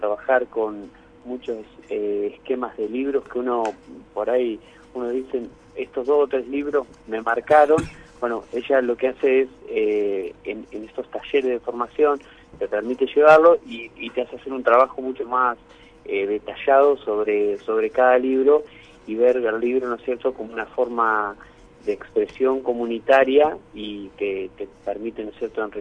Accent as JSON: {"language": "Spanish", "town": "Concepción del Uruguay", "region": "Entre Ríos", "country": "Argentina", "tie": "born or raised there", "said": "Concepción del Uruguay lo tengo siempre, obviamente, porque es mi ciudad natal"}